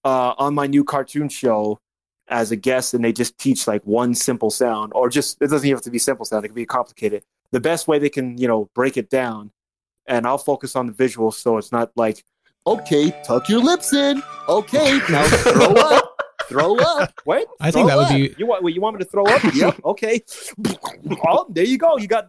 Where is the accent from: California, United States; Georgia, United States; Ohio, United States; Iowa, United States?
California, United States; also born or lived in Las Vegas; now in New York, United States; I moved to New York from Vegas, originally from California, moved to Vegas in 1996. And then I moved to New York by myself in 2011 to pursue my career